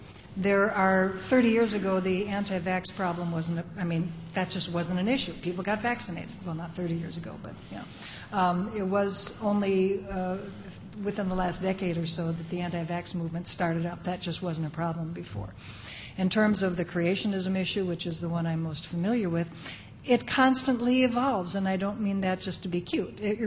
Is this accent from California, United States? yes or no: yes; California, United States; I come from California.